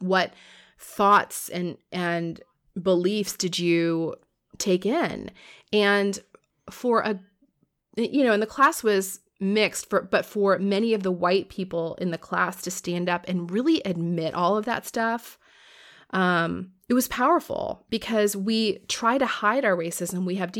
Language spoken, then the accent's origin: English; Florida, United States; given that I grew up in Florida, not hearing, you know, accurate stories of the treatment of Black people in the United States.